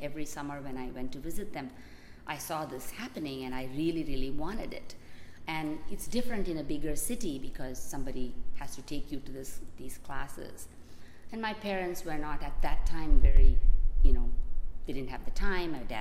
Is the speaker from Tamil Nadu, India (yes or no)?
yes; Chennai, Tamil Nadu, India; I grew up in India, southern India, Madras, or now they call it Chennai, and that's the seat of Bharatanatyam.